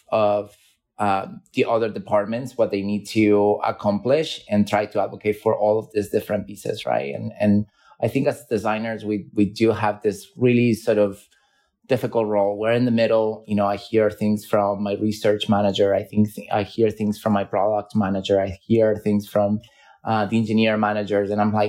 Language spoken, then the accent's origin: English; Argentina; English is a second language; it seems like I'm 50% Sicilian, 25% from the north of Italy, even though I was born and raised in Argentina.